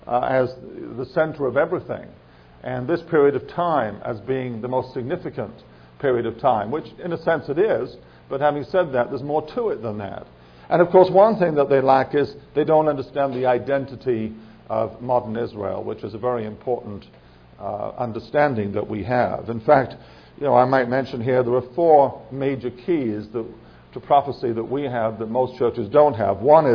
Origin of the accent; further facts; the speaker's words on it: England, United Kingdom; born there; Now, I was not born in America. I was born in England.